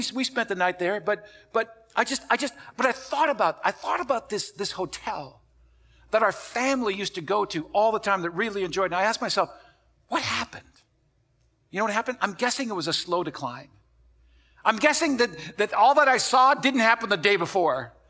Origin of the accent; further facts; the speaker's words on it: Wisconsin, United States; some of you know that I'm from Wisconsin, my wife's from Iowa, from the Midwest originally, been here for a lot of years.